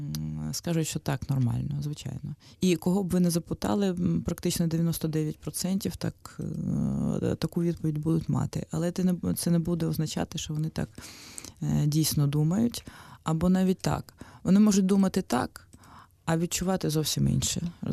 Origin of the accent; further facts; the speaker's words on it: Kyiv, Ukraine; я киянка, у третьому поколінні киянка, і це моє місто, тут народилися мої батьки, діди, баби, і це просто таке рідне для мене середовище. Мені дуже приємно, що я повернулась сюди